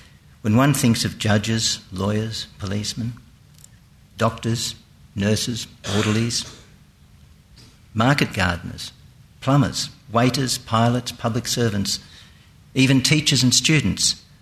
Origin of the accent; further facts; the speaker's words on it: South Australia, Australia; born there; I was born in South Australia, and for many years I've been a self-employed antiquarian bookseller in Adelaide, with my main shop on North Terrace.